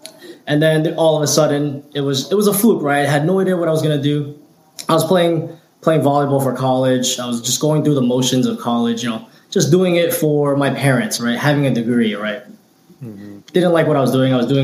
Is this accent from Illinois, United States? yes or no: no; New York City, New York, United States; also born or lived in Minnesota; So my background, I'm from Minnesota. Super random, but grew up in New York City. Came here when I was like 7.